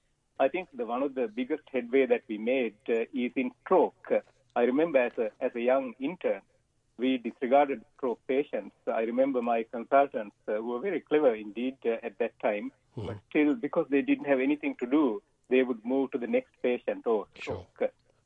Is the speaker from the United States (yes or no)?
no; Sri Lanka; I was born in Sri Lanka and I raised up among tea estates with nice tea smell.